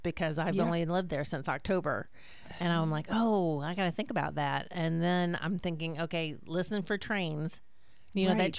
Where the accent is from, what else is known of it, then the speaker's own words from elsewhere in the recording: Maryland, United States; now in Florida, United States; I mean, I'm not an original Floridian. I'm a come here, is what I like to say.